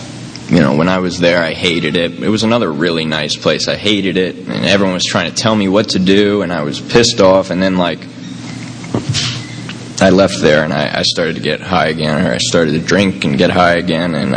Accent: Tampa, Florida, United States; born there; I was born here in Tampa, and I'm 20 years old, so this was only 20 years ago.

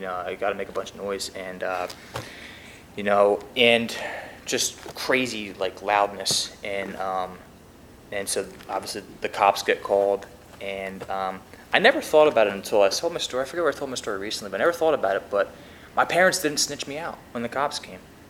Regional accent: Pennsylvania, United States; also born or lived in Florida; that's how I first discovered Florida, and I'm from Pennsylvania.

